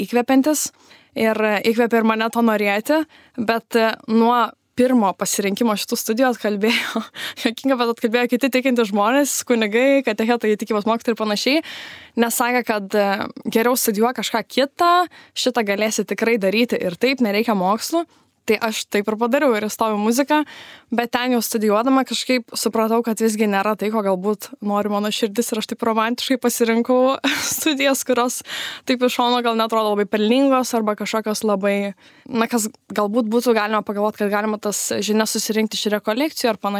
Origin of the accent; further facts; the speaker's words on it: Klaipėda, Klaipėda County, Lithuania; now in Vilnius, Lithuania; Aš kaip prisistatinėju, tai taip jokingai sakau, kad šiaip esu iš Klaipėdos, gyvenu Vilniuje, bet studijuoju Kaune.